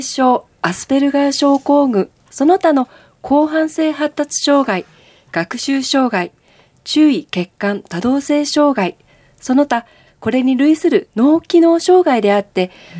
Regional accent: Aomori, Japan; 出身は青森市です。

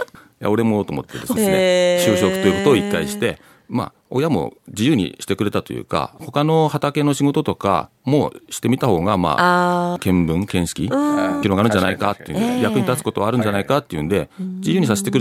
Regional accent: Aomori, Japan; also born or lived in Tokyo; なるほど、青森市出身です。

